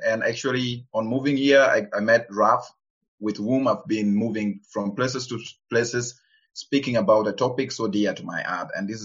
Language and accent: English; Gulu, Northern Region, Uganda; English is a second language; now in Cologne, Germany; I come from northern Uganda. I am living in Germany now. I live in Cologne. I was born and raised in Gulu in northern Uganda. You know, I was born in the middle of a war.